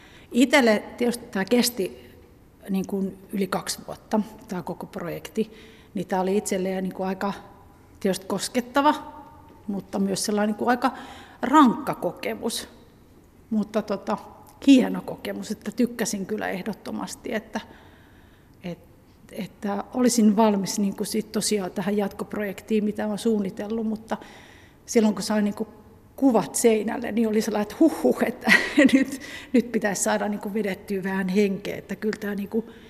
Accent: Northern Finland, Finland; itse asun tuolla etelässä, niin ajattelen, että joo, että olen pohjoisesta kotoisin ja olen aina käynyt vauvasta saakka, minut on aina tuotu pohjoiseen ja aina olen viihtynyt täällä hyvin

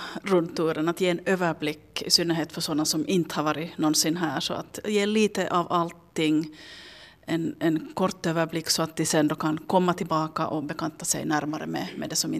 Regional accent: Hanko, Uusimaa, Finland; Men jag är själv från Kapellhamnen och bor nu där på lite äldre dagar igen.

